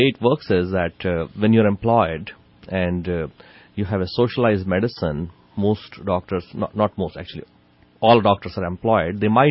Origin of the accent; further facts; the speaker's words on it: India; when I grew up in India and I went to med school in India, doctors striking was a common occurrence there.